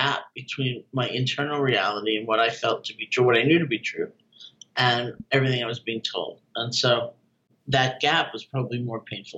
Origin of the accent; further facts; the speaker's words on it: New York City, New York, United States; I was 18 years old. I grew up in New York City. I was going to college in Buffalo.